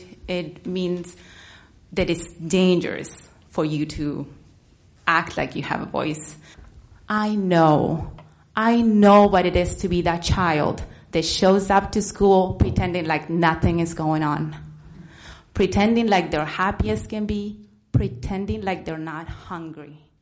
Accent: Santiago, Santiago Metropolitan Region, Chile; I'm originally from Santiago, Chile. I grew up in a dictatorship.

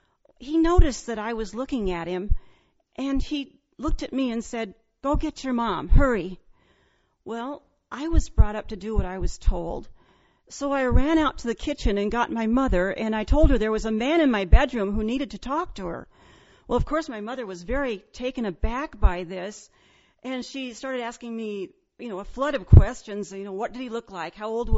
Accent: Ames, Iowa, United States; Well, I grew up here in Ames, and I think I had a fairly normal childhood.

